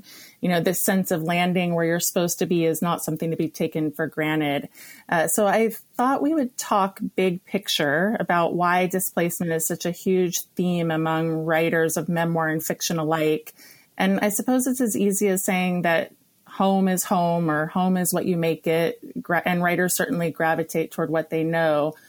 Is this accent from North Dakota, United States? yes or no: no; California, United States; You know, I'm a native Californian. I grew up in Southern California and on the coast.